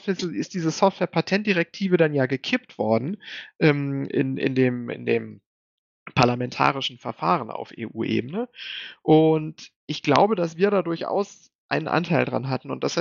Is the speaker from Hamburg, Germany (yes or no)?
no; Lower Saxony, Germany; ich bin aus Niedersachsen. Ich glaube, ich habe reingeschrieben, ich bin 32 Jahre alt, was, nee, kann ja nicht sein, 34 war ich